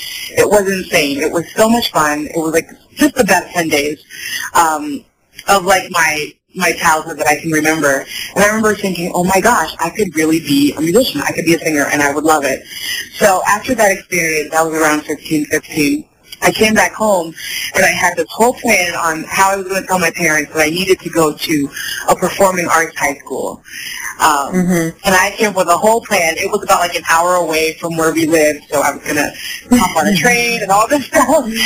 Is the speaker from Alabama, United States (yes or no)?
no; Massachusetts, United States; also born or lived in New York; I'm from the East Coast, so I'm from Massachusetts and New York.